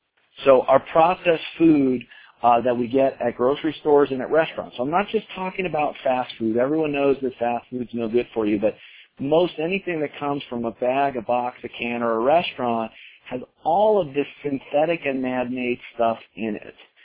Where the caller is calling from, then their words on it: Colorado, United States; I'm calling in from Colorado tonight.